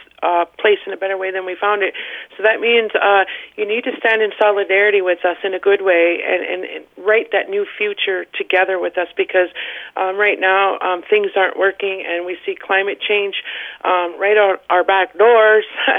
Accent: Leech Lake, Minnesota, United States; I'm actually from Leech Lake, for the new listeners out there, a tribe here in northern Minnesota, Minnesota Chippewa Tribe.

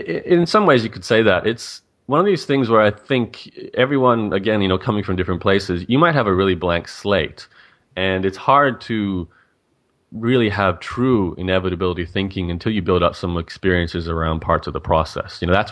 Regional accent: Brisbane, Queensland, Australia; I was born in Brisbane, Australia, and grew up here, and, you know, spent my entire life here.

